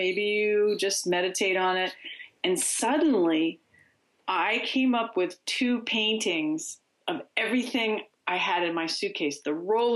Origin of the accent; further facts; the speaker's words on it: Philadelphia, Pennsylvania, United States; And growing up in Philadelphia, it's a big iconic image of the city.